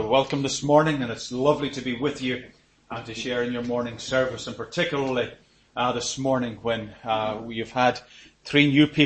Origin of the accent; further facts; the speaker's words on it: Ireland; I'm Irish, as you probably can pick up from my accent. But if I were to ask you what part of Ireland I'm from, you'd probably get it wrong. Because quite often I would get you're from the north, when actually I'm from 200 miles south of Belfast.